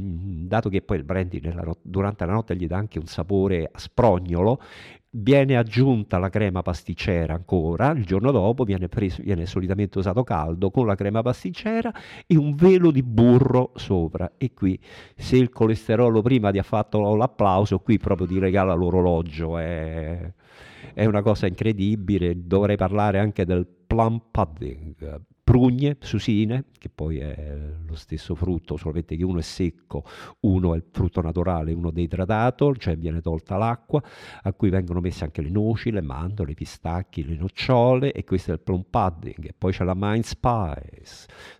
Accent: Rome, Lazio, Italy; io almeno come romano

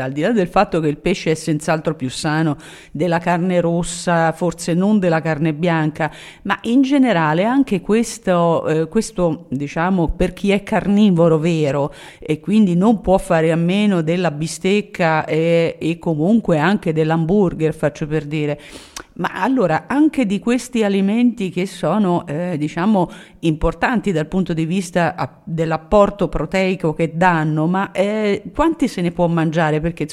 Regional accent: Tuscany, Italy; sono nata in Toscana e che quindi sono comunque cresciuta con una carne, diciamo, abbastanza forte, pesante, che è appunto la chianina

